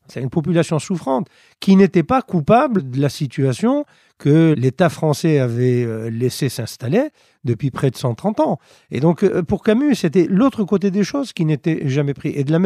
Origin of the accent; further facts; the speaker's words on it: Algeria; c'est pas seulement parce que je suis né en Algérie que j'ai vécu les drames et les tragédies de cette guerre étant enfant puis adolescent.